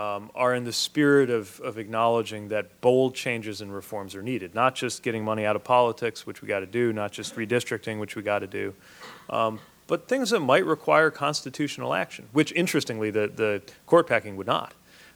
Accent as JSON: {"language": "English", "region": "Indiana", "country": "United States", "said": "it's maybe a Hoosier streak that 50 years ago, my home state senator, Birch Bayh, was authoring several constitutional amendments."}